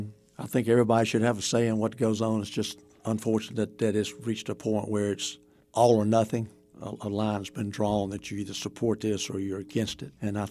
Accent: Raleigh, North Carolina, United States; I said, okay, I'm going to Raleigh. I'm from Raleigh. I can stay with my parents if I want to.

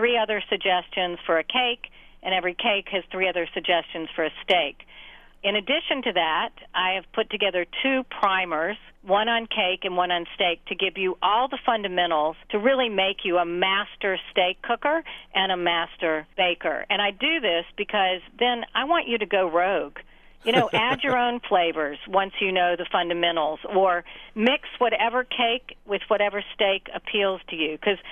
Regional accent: North Carolina, United States; I grew up in North Carolina in a family where we communicated how much we loved each other with food.

